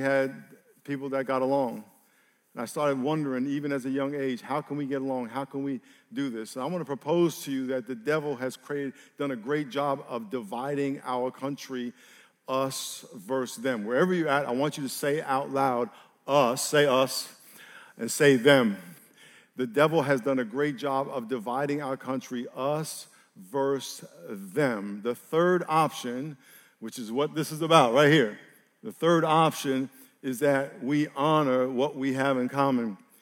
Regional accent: New York, United States; A little background. I grew up in New York.

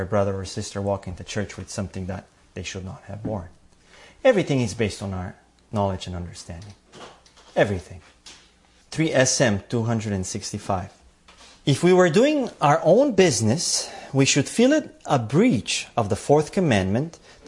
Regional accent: Bulgaria; For instance, as you all know, I grew up in Bulgaria. And in that part of the world, soccer is a big thing.

